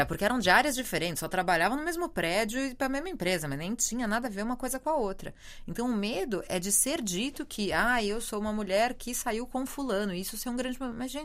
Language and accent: Portuguese; São Paulo, Brazil; now in Portugal; cidades que não são metrópoles como São Paulo, de onde eu sou